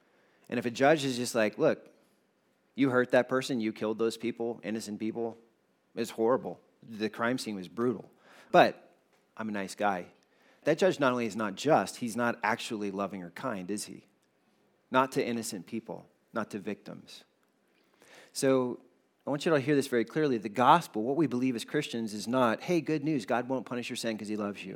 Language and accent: English; South Carolina, United States; Okay, this is one benefit of growing up in South Carolina